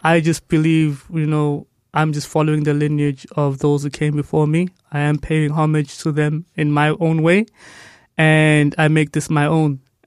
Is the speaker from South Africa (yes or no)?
yes; South Africa; I'm a South African poet. I write for South African audiences